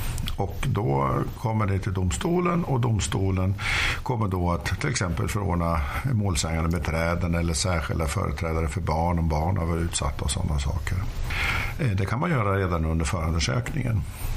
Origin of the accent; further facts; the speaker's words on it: Gävle, Gävleborg County, Sweden; born there; Ja, jag är född i Gävle.